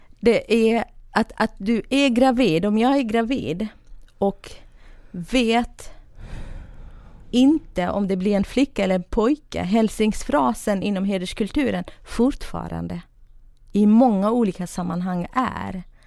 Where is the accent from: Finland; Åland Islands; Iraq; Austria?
Iraq; Kurdistan Region; Swedish is a second language; now in Sweden; jag kommer från södra Kurdistan, irakiska delen då. Från en ganska rik familj, men ganska traditionell och religiös familj.